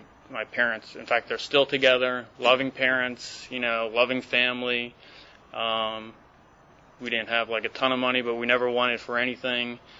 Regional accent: New York, United States; I'm the oldest of six kids, Irish Catholic family, if you wouldn't guess by the six. I grew up mainly in New York.

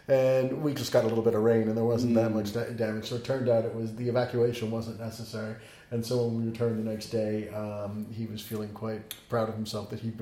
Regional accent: New England, United States; Which is growing up in New England.

